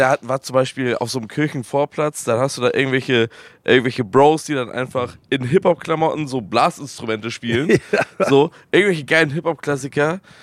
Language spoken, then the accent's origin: German; Schleswig-Holstein, Germany; ich komme ja ursprünglich aus dem Schleswig-Holsteiner Dorf, ne? Tiefstes Outback.